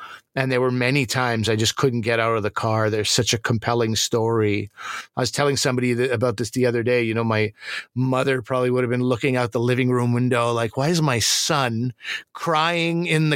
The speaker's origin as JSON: {"language": "English", "town": "Montreal", "region": "Quebec", "country": "Canada", "tie": "born or raised there", "said": "before the CBC, I lived in Montreal. And growing up in Montreal, on the south shore of Montreal, we were, I don't know, maybe 40 minutes from the Vermont border."}